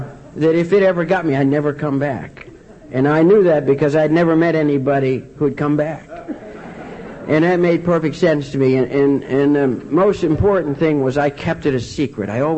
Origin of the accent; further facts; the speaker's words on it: Martins Ferry, Ohio, United States; born there; I was born in this part of the country. I was born in Ohio, small town on the Ohio River named Martin's Ferry, and nobody's there anymore.